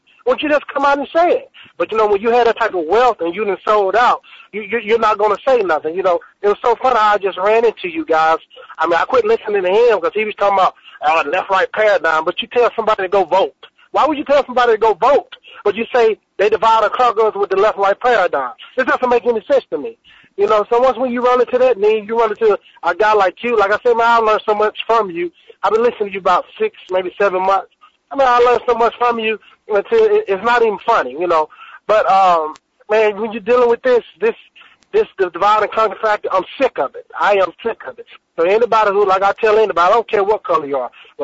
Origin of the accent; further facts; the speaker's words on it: Alabama, United States; You know, I'm from the South. I'm from Alabama.